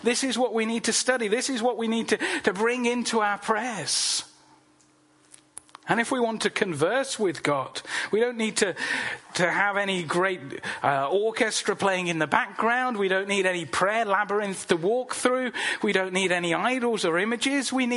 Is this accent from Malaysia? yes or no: no; England, United Kingdom; Certainly not as English people. We don't really do that.